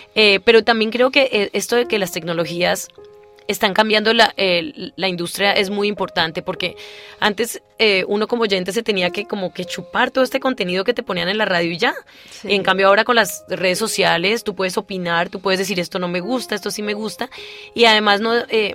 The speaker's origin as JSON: {"language": "Spanish", "country": "Colombia", "said": "Siempre me han gustado los proyectos con impacto como transnacional, yo soy colombiana."}